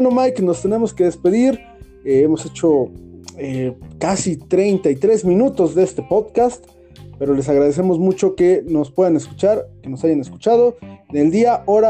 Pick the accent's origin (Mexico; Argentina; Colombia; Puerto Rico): Mexico; Como mexicanos